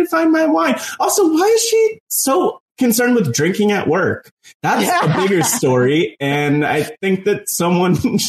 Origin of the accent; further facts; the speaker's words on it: New Jersey, United States; growing up in North Jersey indie wrestling scene